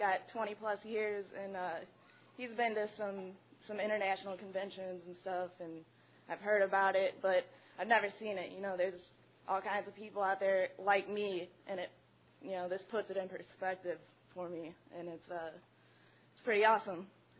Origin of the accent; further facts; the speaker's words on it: St. Louis, Missouri, United States; I'm an alcoholic. I'm from St. Louis, Missouri.